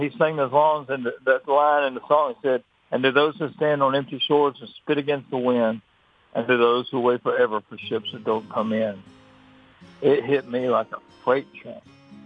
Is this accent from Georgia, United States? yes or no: yes; Atlanta, Georgia, United States; I grew up in Atlanta, and I recorded my first three albums in the basement of my folks' house.